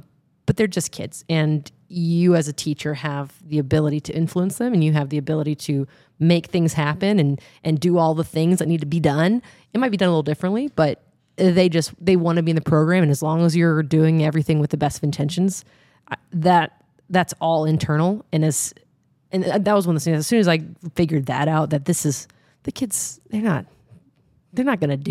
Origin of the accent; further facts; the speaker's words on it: Austin, Texas, United States; I feel like living and growing up in Austin and having a home base here